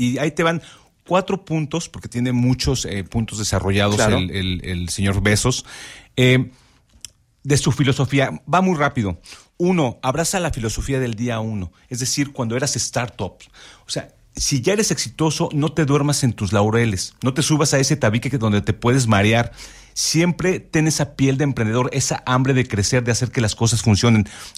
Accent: Mexico; A nosotros como mexicanos claramente que nos encanta, pero a los extranjeros les fascina.

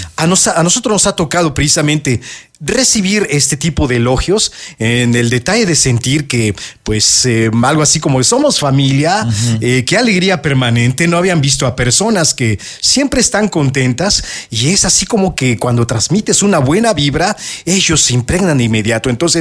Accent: Mexico; los mexicanos somos muy cálidos

